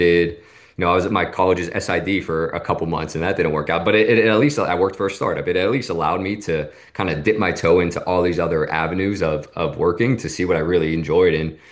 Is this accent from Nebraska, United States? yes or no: no; Pittsburgh, Pennsylvania, United States; moved away as an adult; I'm a kid from Pittsburgh growing up in the city, and then I go out to the suburbs of New Jersey in a place that, probably 99 out of 100 people have never heard of.